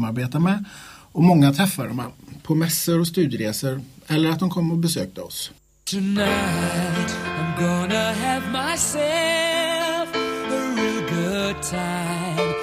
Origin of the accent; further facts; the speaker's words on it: Falköping, Västra Götaland County, Sweden; moved away as an adult; Jag är född och uppvuxen här i Falköping och bodde här fram tills jag skulle fylla 22.